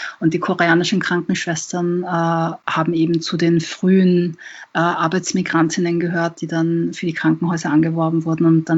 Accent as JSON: {"language": "German", "region": "Vienna", "country": "Austria", "tie": "born or raised there", "said": "Ich selber bin ja nicht migriert, ich bin in Wien geboren und aufgewachsen."}